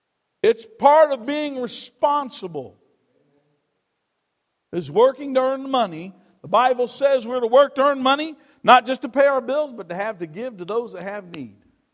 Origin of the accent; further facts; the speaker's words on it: United States; I'm glad I'm an American, amen?